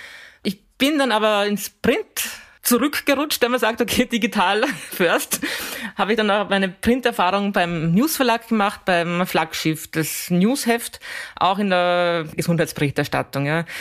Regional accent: Schörfling am Attersee, Upper Austria, Austria; born there; Das ist natürlich Kammer Schörfling am Attersee, wo ich geboren bin, in Oberösterreich.

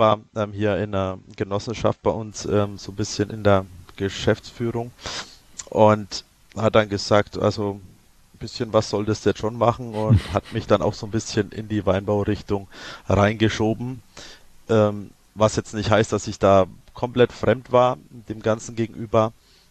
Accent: Obernbreit, Bavaria, Germany; ich bin hier aufgewachsen in Obernbreit, in einem recht alten Gehöft, in Anführungszeichen. Meine Eltern hatten ganz klassisch Landwirtschaft, Gemischbetrieb

